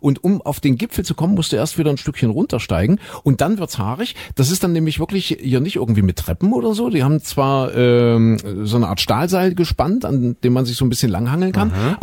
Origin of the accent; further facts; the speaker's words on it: Saxony, Germany; ich komme ja nun aus Sachsen